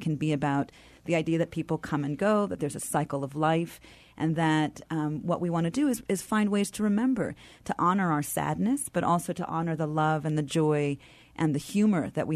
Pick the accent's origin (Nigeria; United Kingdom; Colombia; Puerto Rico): Puerto Rico; born there; I, too, am a transplant like Armando. My family is my father was Cuban, and I was born in Puerto Rico. My mother's Puerto Rican.